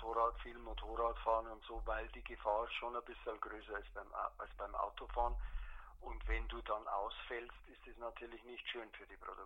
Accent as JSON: {"language": "German", "region": "Bavaria", "country": "Germany", "said": "Ich bin Bayer einfach. Ich bin eigentlich zutiefst Bayer, das gebe ich zu."}